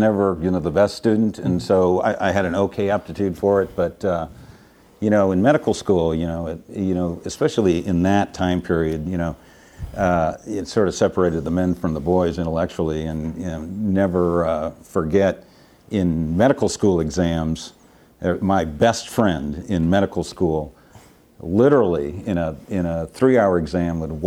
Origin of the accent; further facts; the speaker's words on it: Seattle, Washington, United States; So I grew up in Seattle and was the son of two pediatricians and some pretty prominent physicians in Seattle, and shuttled off at an early age to Lakeside School, and was introduced to a very academic community in Seattle